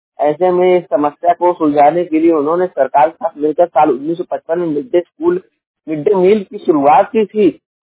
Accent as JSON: {"language": "Hindi", "town": "Jaunpur", "region": "Uttar Pradesh", "country": "India", "said": "और मैं उत्तर प्रदेश के जौनपुर जिले का निवासी हूँ"}